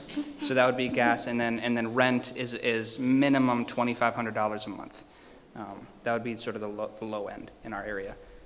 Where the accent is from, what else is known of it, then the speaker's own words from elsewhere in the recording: Iceland; We're doing it weird because I grew up in Iceland and I live there